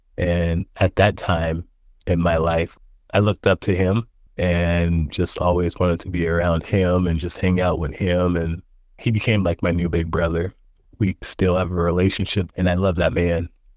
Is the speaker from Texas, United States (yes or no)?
no; Oakland, California, United States; born there; I was born in Oakland, California, 1981, August 15th.